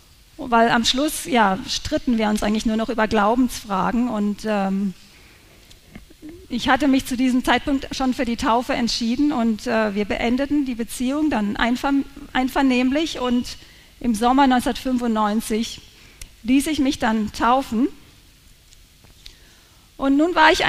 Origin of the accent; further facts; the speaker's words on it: Karlsruhe, Baden-Württemberg, Germany; meiner Heimatstadt Karlsruhe